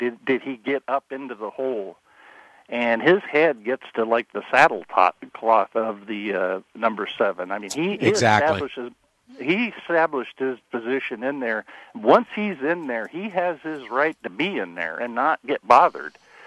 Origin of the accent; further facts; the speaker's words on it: Washington, United States; something I'm familiar with growing up. But the track in my hometown, Playfair, was a 5/8 oval.